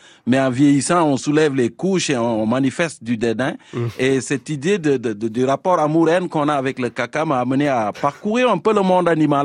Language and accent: French; Fatick, Senegal; Moi, je viens du Sénégal, je suis un serrère du centre du pays, de la région de Fatick.